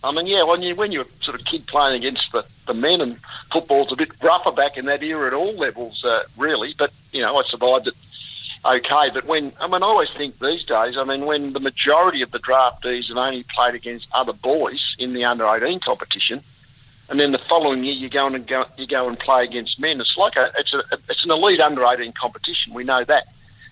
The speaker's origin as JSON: {"language": "English", "town": "Chelsea", "region": "Victoria", "country": "Australia", "said": "No, I came from Chelsea out in the suburbs, and I played the year before as a 16-year-old."}